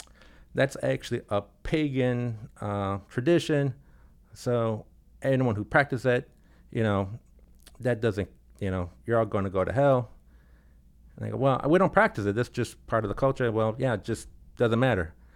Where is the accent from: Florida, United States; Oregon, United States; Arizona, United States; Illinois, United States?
Illinois, United States; Chicago; Well, I was born and raised in Chicago, okay. Illinois. That's my hometown.